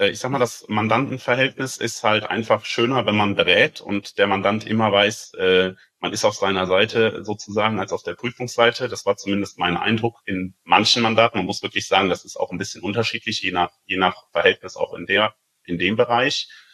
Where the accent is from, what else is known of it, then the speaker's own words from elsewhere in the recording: Koblenz, Rhineland-Palatinate, Germany; Ich komme ursprünglich aus Koblenz